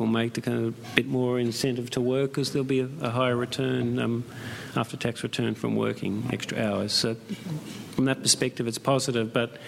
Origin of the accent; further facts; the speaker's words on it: Australia; But as an Australian, I worry more broadly about the consequences of just low nominal wage growth year after year